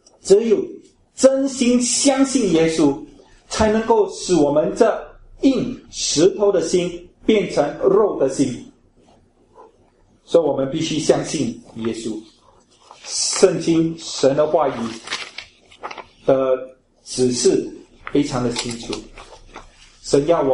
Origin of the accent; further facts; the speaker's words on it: Singapore; 我们是新加坡的公民，在这里我们守法，在外国我们也照样守法